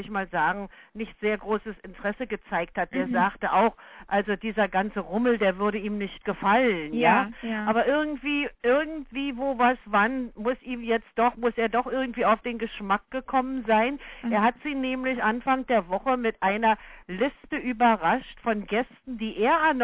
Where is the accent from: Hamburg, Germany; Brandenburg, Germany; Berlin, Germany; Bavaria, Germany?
Berlin, Germany; Wir sind in der Nachkriegszeit groß geworden, wo alles so furchtbar knapp, gerade in Berlin zerstört war und alles.